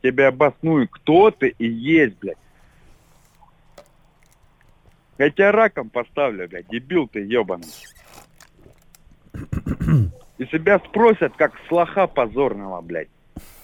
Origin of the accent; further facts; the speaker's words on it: Moscow, Russia; Я с Москвы, я тебе сказал, я с ВДНХ